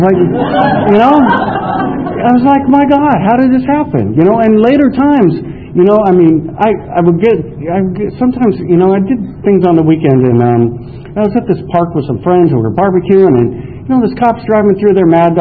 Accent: California, United States; You know, and we're both from Marin County.

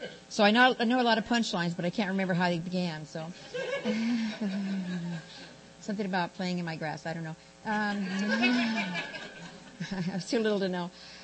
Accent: San Diego, California, United States; also born or lived in Texas; I was born in Texas, but we moved here to San Diego when I was about 3.

